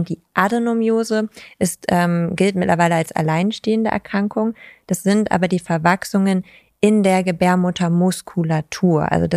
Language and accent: German; Lower Saxony, Germany; Ja, ich bin ja in Ostfriesland groß geworden